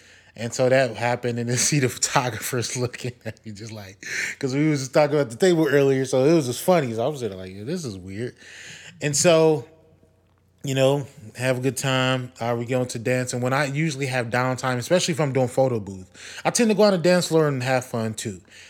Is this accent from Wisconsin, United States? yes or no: yes; Wisconsin, United States; I'm from Wisconsin, the Milwaukee Bucks in the Eastern Conference Finals.